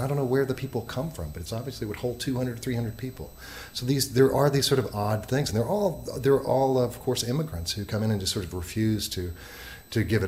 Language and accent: English; Southern United States, United States; Growing up in the South as I did, you're a place filled, of course, with churches. And I was next door to an African-American church